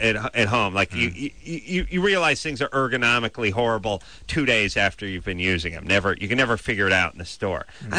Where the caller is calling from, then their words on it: Memphis, Tennessee, United States; I was calling from Memphis.